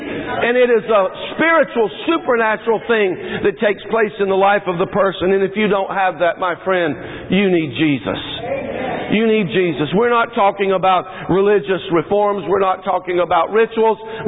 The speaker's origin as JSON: {"language": "English", "country": "United States", "tie": "born or raised there", "said": "it reminds me of my growing up in America, because I grew up"}